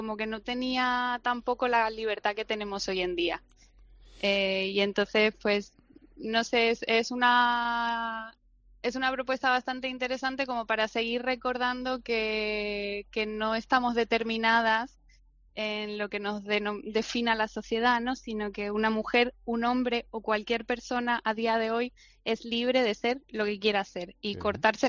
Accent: Argentina; que yo soy argentina y yendo para Argentina

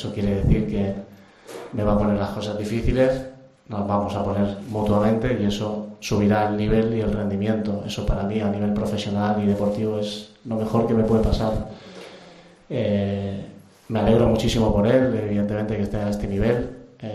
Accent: Extremadura, Spain; now in Gijón, Spain; Sabéis que soy extremeño, pero me siento un Gijonés más. Tengo aquí a mi mujer y a mi hija.

